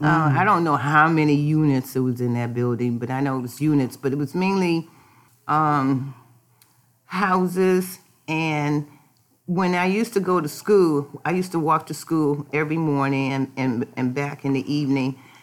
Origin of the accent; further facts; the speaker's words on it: Cleveland, Ohio, United States; born there; I was born in Cleveland, Ohio in the year of 1955, December 6th. And I don't know anything about Cleveland, Ohio.